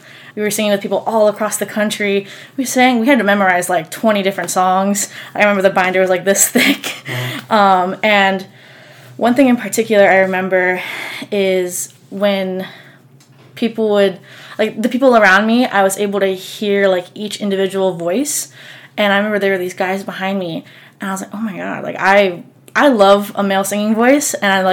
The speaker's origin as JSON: {"language": "English", "town": "Virginia Beach", "region": "Virginia", "country": "United States", "said": "We had academies where I'm from. I'm from Virginia Beach, and each high school had like a specific academy."}